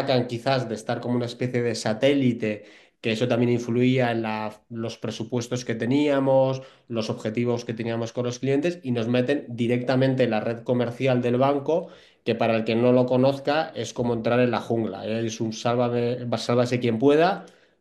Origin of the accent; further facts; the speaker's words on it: Bilbao, Basque Country, Spain; Yo soy de Bilbao y obviamente cuando empiezas a progresar en tu trabajo y sobre todo en el sector financiero y quieres hacer más cosas, el destino natural es ir a Madrid